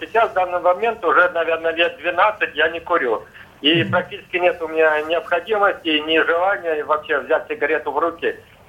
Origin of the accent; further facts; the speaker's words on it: Moscow, Russia; я из Москвы.